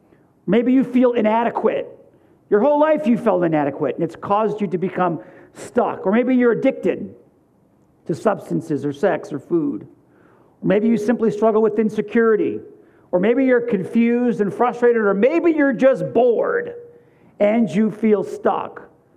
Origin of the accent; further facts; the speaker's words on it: Buffalo, New York, United States; I grew up in Buffalo.